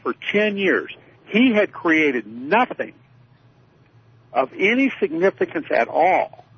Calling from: New Mexico, United States; Yeah, hi. … from New Mexico.

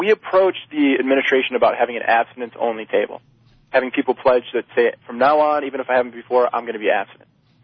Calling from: San Diego, California, United States; I'm from San Diego.

